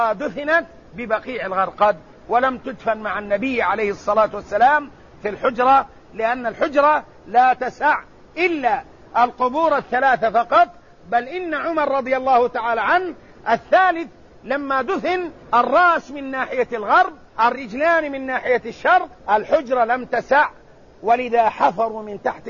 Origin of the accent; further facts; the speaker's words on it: Hejaz, Saudi Arabia; هذا النداء ليس في طيبة فقط ولا في بلدي الحجاز فقط